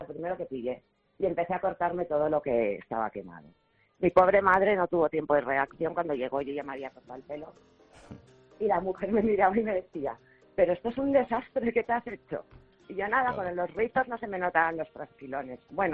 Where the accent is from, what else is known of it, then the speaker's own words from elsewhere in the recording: Valencian Community, Spain; yo soy valenciana, ya sabéis todos los valencianos lo que nos gusta jugar con los petardos y tirar petardos.